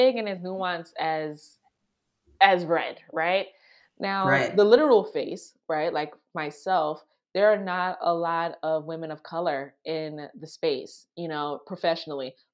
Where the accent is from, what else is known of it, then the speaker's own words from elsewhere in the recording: New York, United States; I'm from New York. So we don't trust people.